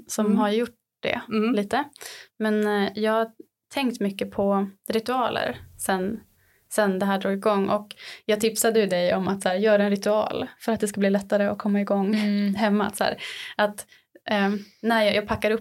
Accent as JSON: {"language": "Swedish", "region": "Dalarna County", "country": "Sweden", "lives_now": "Stockholm, Sweden", "said": "jag liksom tog mitt pick och pack och drog hem till Dalarna där jag kommer ifrån"}